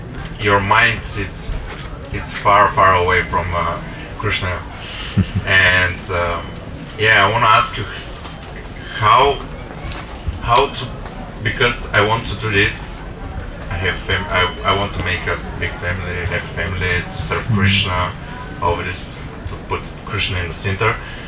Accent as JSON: {"language": "English", "country": "Bulgaria", "said": "I'm from Bulgaria"}